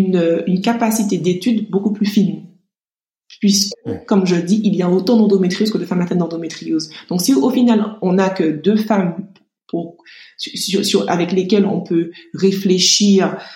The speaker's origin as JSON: {"language": "French", "region": "Martinique", "country": "France", "said": "étant donné que je suis martiniquaise, je suis donc beaucoup citée aux Antilles lorsqu'on parle de cette maladie."}